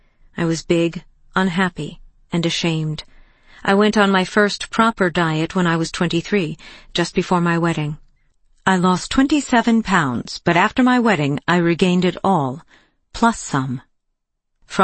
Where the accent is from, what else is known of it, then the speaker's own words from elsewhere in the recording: Israel; I was raised in Israel, and at that time we didn't really have fast food